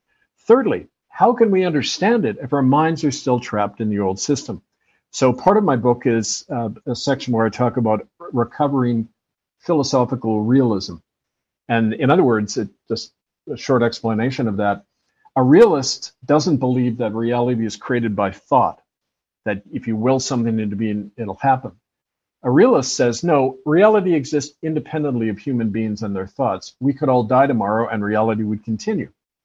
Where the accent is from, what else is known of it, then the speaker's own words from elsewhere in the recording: Vancouver, British Columbia, Canada; I grew up on the University of BC campus in Vancouver. I got my political science, anthropology, and theology degrees there.